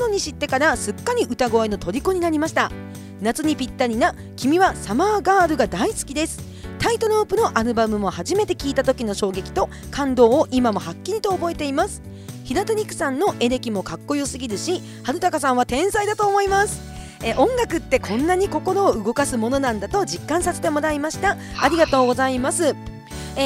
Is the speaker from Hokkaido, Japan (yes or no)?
yes; Kushiro, Hokkaido, Japan; 私もね釧路が出身なので、ドサンコ、チームドサンコということで